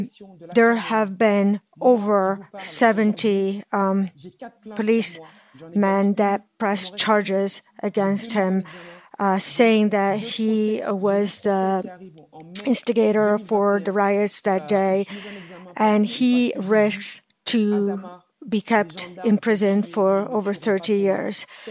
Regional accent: France; English is a second language; We are people who were born and raised in France. We're French citizens.

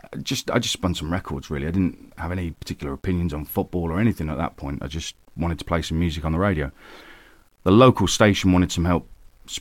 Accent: Peterborough, East of England, United Kingdom; I was at school, born and brought up in Peterborough, did my A-levels there, and then went to university in Hull.

